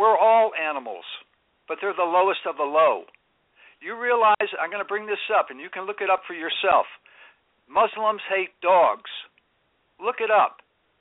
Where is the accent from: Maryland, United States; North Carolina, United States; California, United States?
California, United States; I'm from California.